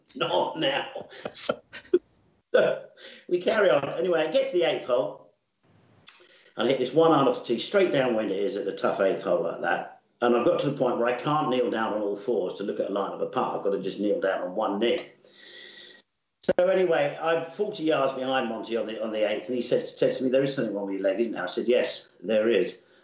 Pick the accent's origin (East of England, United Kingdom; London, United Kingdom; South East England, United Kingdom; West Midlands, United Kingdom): South East England, United Kingdom; Camberley; now in Bracknell, United Kingdom; No, I grew up in Camberley. I've done a lot of traveling. And right now, the home, the domicile, is in Bracknell.